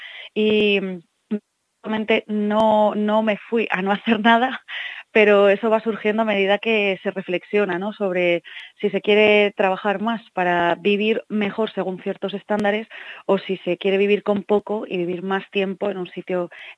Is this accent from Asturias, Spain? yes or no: yes; Asturias, Spain; en Asturias, donde ahora resido esta temporada y de donde soy